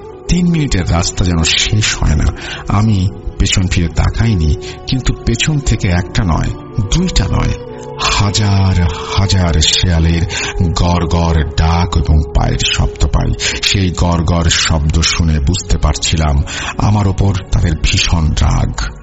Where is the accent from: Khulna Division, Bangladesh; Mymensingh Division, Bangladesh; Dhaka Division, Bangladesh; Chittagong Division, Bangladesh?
Dhaka Division, Bangladesh; আমার বাড়ি ছিল টাঙ্গাইল জেলার সীমানার শেষ এবং জামালপুর জেলার সীমানার শুরুতে।